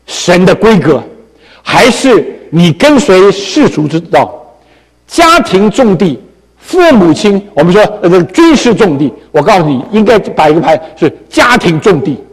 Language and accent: Chinese; United States; 我们美国人现在越来越少人做这件事。